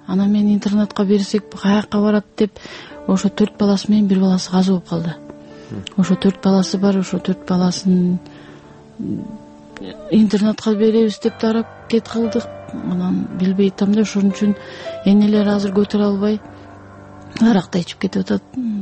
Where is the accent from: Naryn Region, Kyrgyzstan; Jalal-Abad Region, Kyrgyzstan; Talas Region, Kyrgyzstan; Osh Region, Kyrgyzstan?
Naryn Region, Kyrgyzstan; Naryn; мен азыр Нарындан, өзүм Нарындыкмын